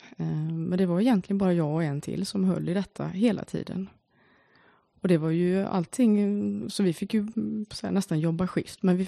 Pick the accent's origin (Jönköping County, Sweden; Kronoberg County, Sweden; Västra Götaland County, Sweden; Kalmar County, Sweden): Västra Götaland County, Sweden; Uddevalla; eftersom jag då är bohuslänning och född och uppvuxen i Uddevalla